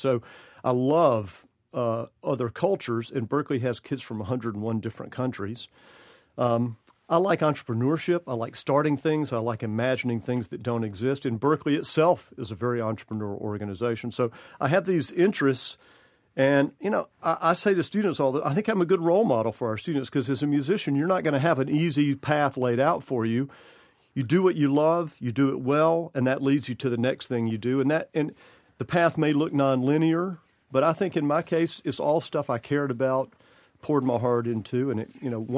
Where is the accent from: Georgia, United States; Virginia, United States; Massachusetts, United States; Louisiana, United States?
Georgia, United States; I think growing up in Georgia in the middle of the Civil Rights Movement, and you think back, my schools were segregated until the 7th grade.